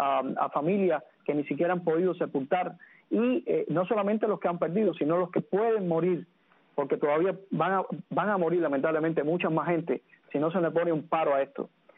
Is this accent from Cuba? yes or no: yes; Cuba; moved away; como pueblo cubano que somos también desde el exilio